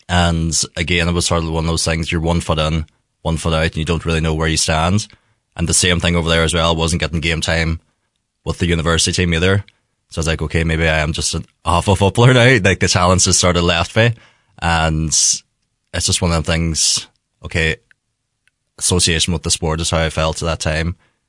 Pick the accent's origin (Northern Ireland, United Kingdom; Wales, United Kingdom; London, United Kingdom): Northern Ireland, United Kingdom; Castlederg; So, I'm from Tyrone, across the border there, Ahí Éireann Castledeirg area. Mistaken for a Donegal man every now and then from the accents. But yeah, I am openly gay Gaelic footballer.